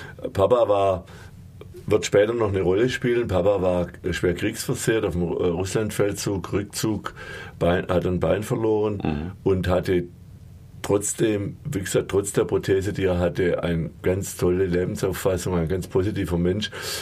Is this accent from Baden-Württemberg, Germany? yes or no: yes; Calw, Baden-Württemberg, Germany; Ja, ich komme aus Calw, also genauer gesagt aus Stammheimer Calw, das ist der Höhenkurort oben. Ja, Calw liegt da ziemlich tief.